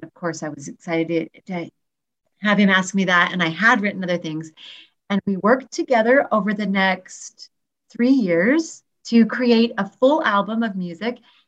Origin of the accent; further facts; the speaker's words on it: Alaska, United States; But I grew up in Alaska. Like, what girl from Alaska, I guess … would make it in that market?